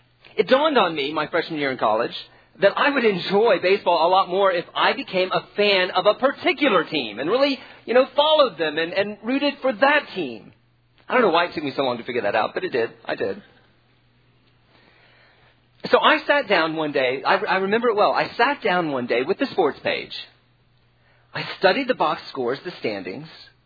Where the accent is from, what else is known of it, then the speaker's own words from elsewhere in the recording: South Carolina, United States; You know, I was from South Carolina. And so I hated the Braves.